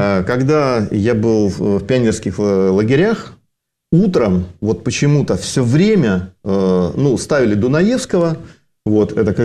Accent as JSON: {"language": "Russian", "town": "Krasnodar", "region": "Krasnodar Krai", "country": "Russia", "tie": "born there", "said": "Отец мой, он Западной Украины, а мать казачка, я родился в Краснодаре."}